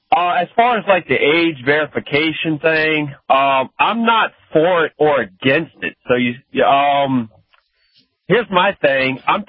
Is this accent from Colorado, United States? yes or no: no; Louisiana, United States; Hey, I'm from Louisiana. I wouldn't call it the most unfree state in the union.